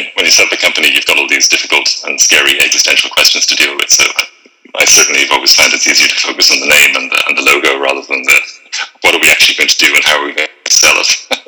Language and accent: English; Ireland; I'm Irish, born and bred here, went to Trinity College and did a computer science degree